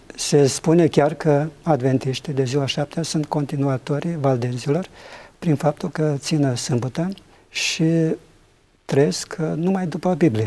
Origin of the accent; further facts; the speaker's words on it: Suceava County, Romania; Acum vreau să mă întorc înapoi la Bucovina, la satul meu natal